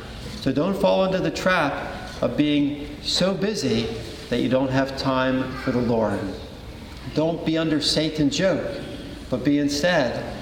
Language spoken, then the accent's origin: English; Philadelphia, Pennsylvania, United States; Growing up in Philadelphia, we had St. Joseph in the Hills in Malvern, Pennsylvania.